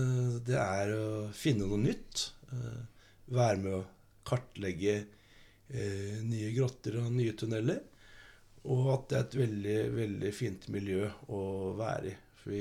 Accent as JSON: {"language": "Norwegian", "town": "Bærum", "region": "Akershus", "country": "Norway", "also_born_or_lived": "Stavanger", "said": "Jeg er stolt av å være fra Bærum. Selv om jeg er født i Stavanger, men jeg har aldri bodd i Stavanger. Så det var vel heller det at min mor er fra Stavanger, og hun valgte å være der på slutten av svangerskapet."}